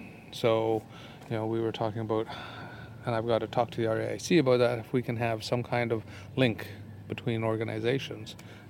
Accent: British Columbia, Canada; I'm an architect from Canada. I'm from northwestern British Columbia.

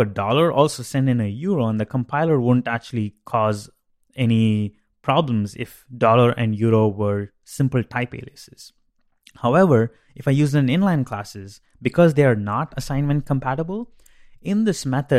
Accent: India; Rupees is the currency for my home country, India.

